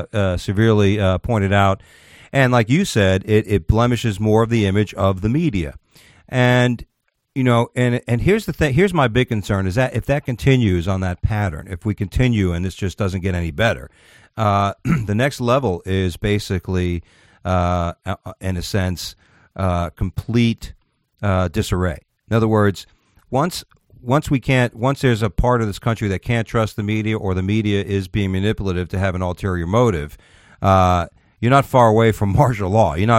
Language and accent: English; United States; I don't give a fuck who's doing it, because I'm the American public.